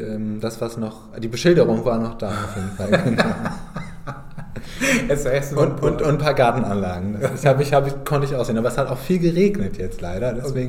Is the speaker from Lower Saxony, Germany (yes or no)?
yes; Lower Saxony, Germany; Aber also ich komme ja aus dem Niedersächsischen, da ist das vielleicht verzeihlich.